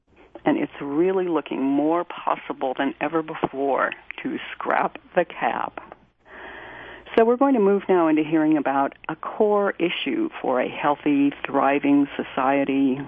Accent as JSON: {"language": "English", "region": "Ohio", "country": "United States", "said": "the admirable Senator Sherrod Brown from my home state of Ohio"}